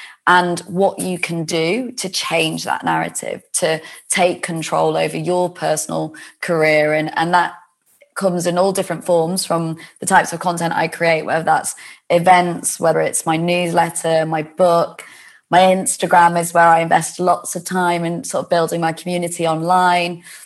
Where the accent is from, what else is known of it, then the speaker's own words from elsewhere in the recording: Leeds, Yorkshire and the Humber, United Kingdom; also born or lived in Manchester; now in London, United Kingdom; as a northerner from Leeds originally, but, you know, moving down to London, I came down from Manchester